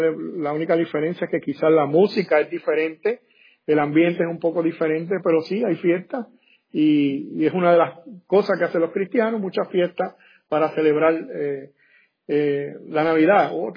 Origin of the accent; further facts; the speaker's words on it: Puerto Rico; yo soy de Puerto Rico y yo no sé, ¿verdad?, si mis hermanos dominicanos hacen parranda, pero en Puerto Rico eso es algo que la gente celebra.